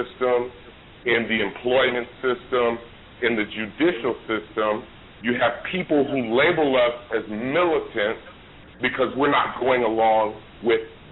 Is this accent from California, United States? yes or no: yes; Oakland, California, United States; I just wanted to bring some gravity to the situation, being that I am from Oakland, California, and the Black Panther Party started in 1966.